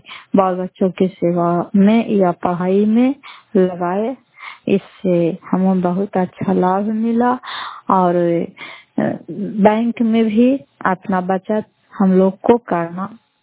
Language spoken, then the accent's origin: Hindi; Fatehpur, Bihar, India; घर फतेहपुर पंचायत मकलौता जिला नालंदा करारपुर सराय प्रखंड की निवासी हूँ।